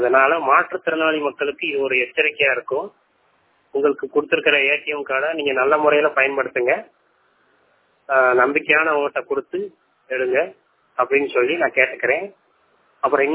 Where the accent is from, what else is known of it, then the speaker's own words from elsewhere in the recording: Virudhunagar, Tamil Nadu, India; நான் விருதுநகர் மாவட்டத்தை சேர்ந்தவன். நான் ஒரு முழு கண் பார்வையற்றோர் மாற்றுத்திறனாளி.